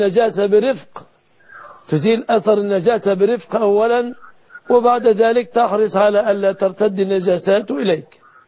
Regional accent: Egypt; بلادنا مصر

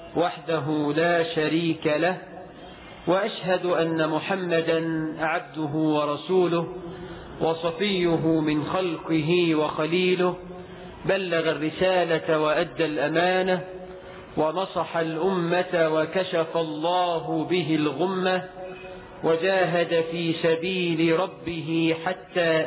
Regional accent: Egypt; بلدنا مصر

